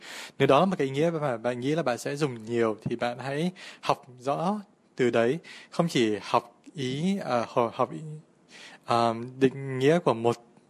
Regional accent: Hanoi, Vietnam; moved away as an adult; now in Sydney, Australia; mình sinh ra và lớn lên tại Hà Nội và hiện tại thì mình đang sinh sống và làm việc ở Sydney.

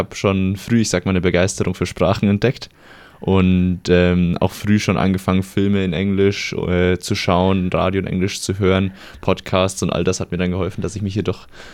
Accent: Nuremberg, Bavaria, Germany; ich bin aus Nürnberg und ich bin jetzt hier ein halbes Jahr in Sydney, an der University of Sydney

